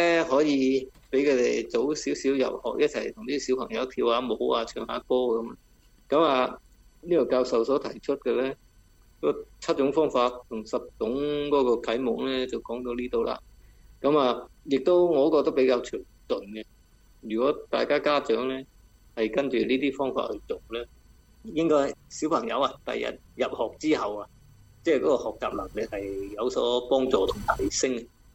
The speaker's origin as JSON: {"language": "Cantonese", "country": "Hong Kong", "said": "即系平时见到啲尤其是我哋香港人啦。通常都是 bilingual 嘅，学中英两个语言嘅。"}